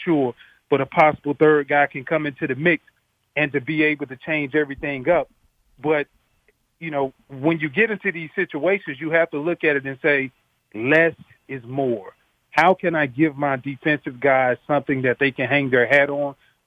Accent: Georgia, United States; Now, even though I did not go to Georgia, I am from Georgia, so I'm always watching what's going on.

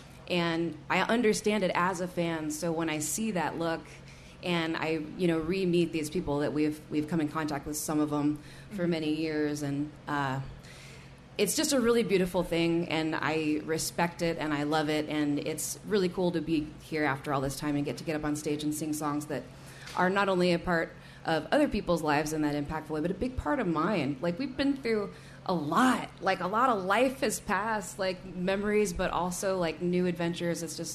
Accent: Florida, United States; also born or lived in Illinois / Arkansas; now in Brooklyn, United States; So I grew up in South Florida, and then I was also in Illinois, Arkansas.

